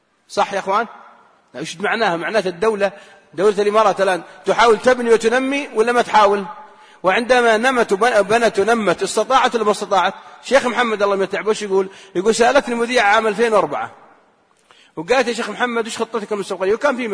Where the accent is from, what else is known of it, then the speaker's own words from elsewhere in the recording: Saudi Arabia; عندنا في السعودية